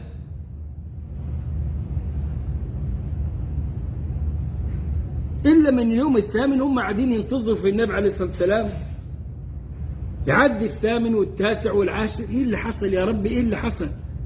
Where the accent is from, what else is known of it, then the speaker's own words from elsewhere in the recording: Egypt; moved away as an adult; now in Europe; وأنا بقى جاي من مصر قاعد في أوروبا